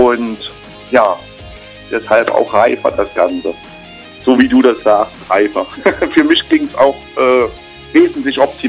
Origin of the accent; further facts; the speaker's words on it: Düren, North Rhine-Westphalia, Germany; Wir kommen aus Düren, eine Stadt zwischen Köln und Aachen.